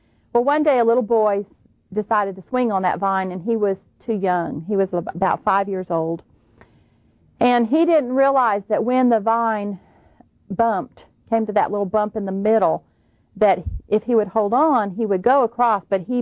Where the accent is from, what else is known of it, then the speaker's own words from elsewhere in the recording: Indiana, United States; I grew up in Indiana, and on one side of our home, we had an apple orchard, and on another side, of like a wooded area, and we had wheat fields and corn fields, and kind of lived out in the country.